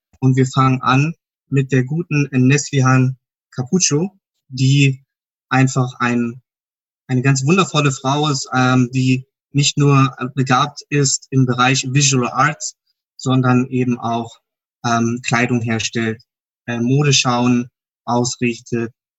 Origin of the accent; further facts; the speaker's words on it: East Germany, Germany; born there; die Ossis, zu denen ich ja auch gehöre, ich bin ja auch in der DDR geboren